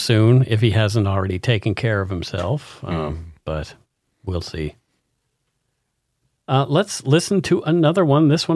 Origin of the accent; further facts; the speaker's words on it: North Vancouver, British Columbia, Canada; I'm from Deep Cove.